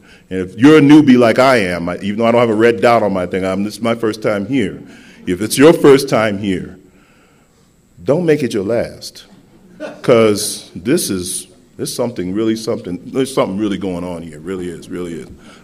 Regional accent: New York City, New York, United States; I mean, I grew up in the South Bronx. It really doesn't matter that I grew up in the South Bronx.

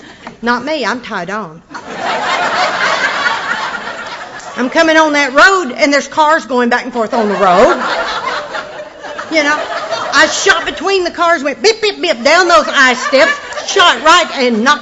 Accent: Arkansas, United States; Well, you know, I was from Arkansas. We didn't have Christmas tree farms and stuff like

